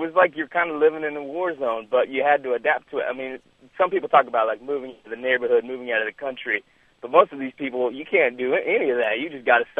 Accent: Texas, United States; I grew up in Texas, and we had a bunch of wannabe gangsters in our neighborhood.

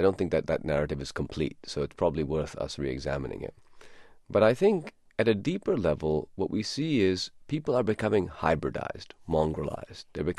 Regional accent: Pakistan; first language Urdu; also born or lived in United Kingdom; now in United States; went back to Pakistan at nine and discovered, of course, that once again, I didn't know how to speak properly, so I learned Urdu. And I bounced around between America and Pakistan and Britain for most of my life.

